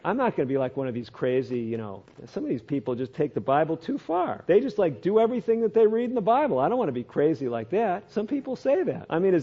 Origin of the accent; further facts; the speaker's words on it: Chicago, Illinois, United States; I had never, to my knowledge, heard of Seventh-day Adventists growing up in Chicago.